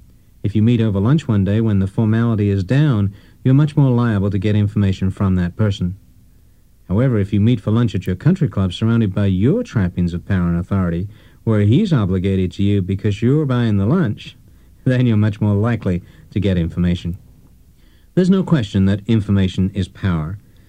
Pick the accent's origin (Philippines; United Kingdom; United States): United Kingdom; England; When I was growing up in England after World War II, there were no toys being manufactured.